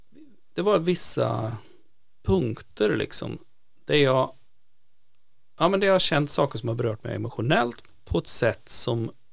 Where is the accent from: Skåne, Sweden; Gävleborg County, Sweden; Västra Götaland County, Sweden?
Västra Götaland County, Sweden; Falköping; den pingstförsamling jag är uppvuxen i Falköping